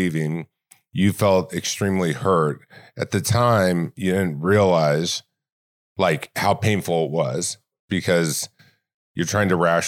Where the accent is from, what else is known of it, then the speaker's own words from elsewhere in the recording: California, United States; And I grew up in Nelly Gale Ranch, right?